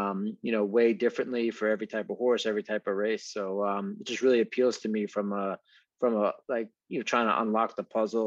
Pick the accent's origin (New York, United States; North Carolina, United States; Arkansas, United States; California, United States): New York, United States; New York City; Yeah, so I grew up in Queens, New York. So I spent quite a bit of time at Belmont Park.